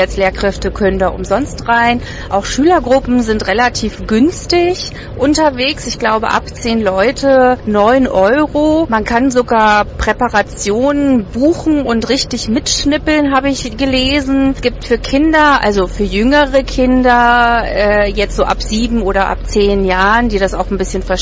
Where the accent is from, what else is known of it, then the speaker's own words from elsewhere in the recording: Berlin, Germany; Und ja, ich weiß, wir sind aus Berlin